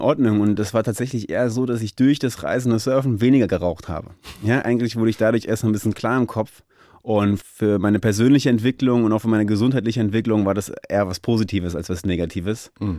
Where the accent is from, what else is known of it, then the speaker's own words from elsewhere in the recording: Darmstadt, Hesse, Germany; also born or lived in Berlin; Ich bin in Darmstadt aufgewachsen, ich habe meine Familie in Darmstadt, viele Freunde in Darmstadt. Das ist natürlich meine Heimat, sag ich mal, da komme ich her, das ist zu Hause, wenn man so sagen kann. Dann habe ich in Berlin, habe ich lange gelebt